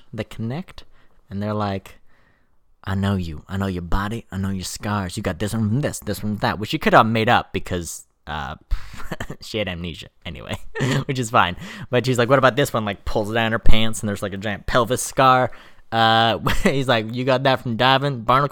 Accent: Victorville, California, United States; We got to go to Victorville. My hometown, which they've already been to in the shooting

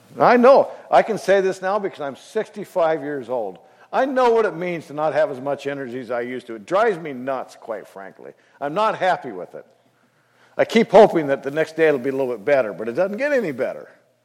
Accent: Iowa, United States; This is, he's over in Chicago. I'm from Iowa.

